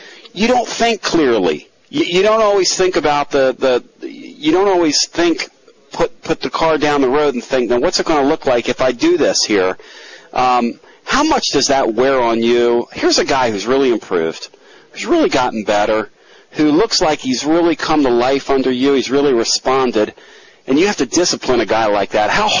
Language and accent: English; Philadelphia, Pennsylvania, United States; I'm a basketball junkie, and I grew up in Philadelphia. And so there you have your big five.